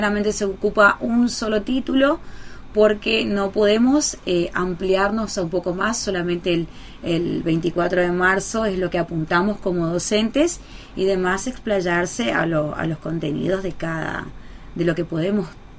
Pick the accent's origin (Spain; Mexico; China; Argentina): Argentina; Algo que nos llena totalmente de historia como argentinos